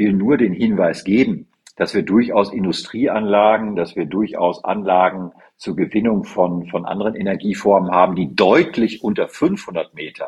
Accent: North Rhine-Westphalia, Germany; Ich komme ja aus der aus dem Münsterland

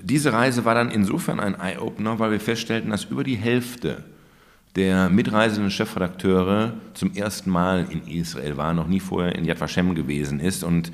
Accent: Germany; eine Äquidistanz kann es in diesen Fragen im Nahostkonflikt für uns als Deutsche nicht geben

